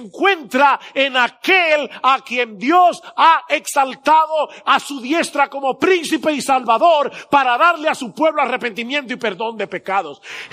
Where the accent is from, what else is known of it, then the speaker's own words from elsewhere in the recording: Dominican Republic; pero también somos dominicanos